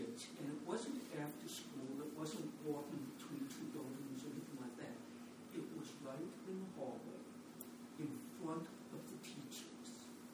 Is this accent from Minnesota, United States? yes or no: no; Kansas, United States; I was born in Kansas. I was raised in Kansas also.